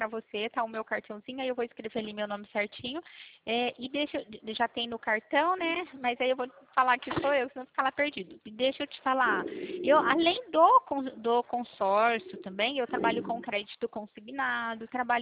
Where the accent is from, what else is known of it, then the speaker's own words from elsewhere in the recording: Pirassununga, São Paulo, Brazil; Não, eu sou da cidade de Pirassununga